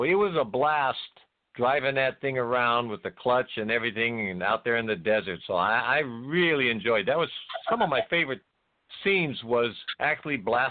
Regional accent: Whittier, California, United States; And yes, I was born and raised in Whittier, and I only live like 15 miles from where I was born. So yeah, I'm kind of a West Coast guy, and I'm kind of stuck here.

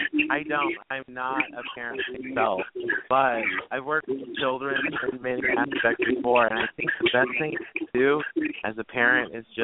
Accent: Dayton, Ohio, United States; I am from Dayton, Ohio, but I've lived all around and played orgs and live reality games all around the country.

